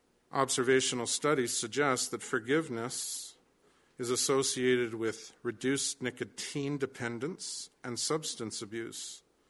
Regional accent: Canada; We who have been born and raised in Canada know all well, don't we?

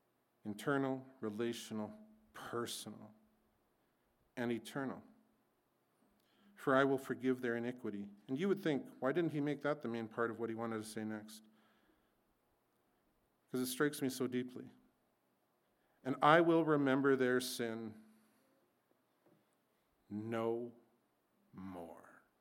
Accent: Salmon Arm, British Columbia, Canada; My wife's from Maple Ridge. I'm from Salmon Arm, BC.

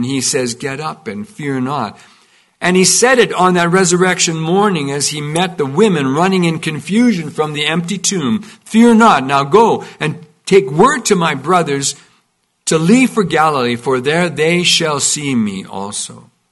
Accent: Carbon, Alberta, Canada; I grew up in Carbon. Some of you know where that is.

